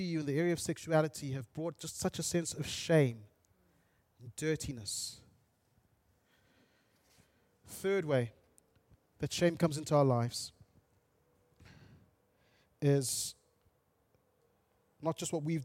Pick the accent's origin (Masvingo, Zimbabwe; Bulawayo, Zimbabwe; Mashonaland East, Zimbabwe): Bulawayo, Zimbabwe; I grew up in Bulawayo in Zimbabwe.